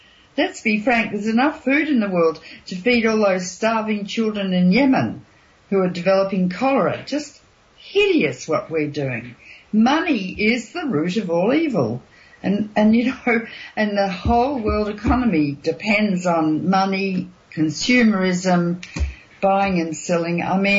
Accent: Australia; And that makes me very embarrassed as an Australian.

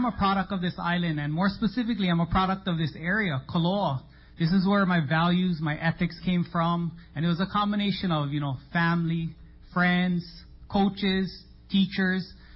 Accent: Koloa, Hawaii, United States; You know, this is my hometown. I wanted to do great, and I was nervous, you know. Born and raised here in Koloa. My grandparents were born and raised here.

